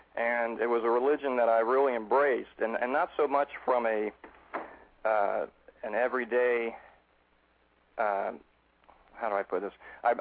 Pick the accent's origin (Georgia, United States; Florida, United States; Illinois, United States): Florida, United States; St. Petersburg; And I grew up in St. Petersburg, Florida, and I lived on a little island called Coquina Key.